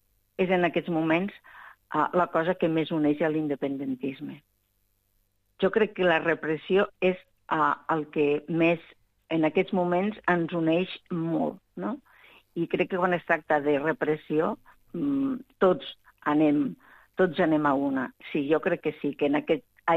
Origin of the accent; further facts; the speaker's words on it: Xerta, Catalonia, Spain; jo soc d'un poble molt petit, que es diu Xerta